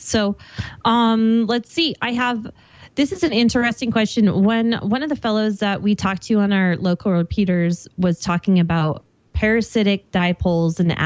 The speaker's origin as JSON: {"language": "English", "region": "Colorado", "country": "United States", "said": "And I'm from Colorado, and that's something a Coloradoan should have said."}